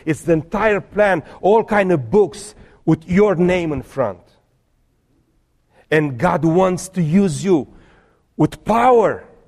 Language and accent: English; Brasov, Brașov County, Romania; I'm leaving from Transylvania, from Brasov, where I am from, to Moldova to preach the gospel.